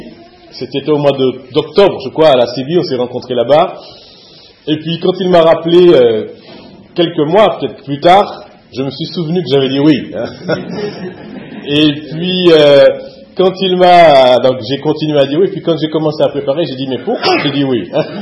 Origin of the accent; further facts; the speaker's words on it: Martinique; born there; j'ai 56 ans, je suis né à la Martinique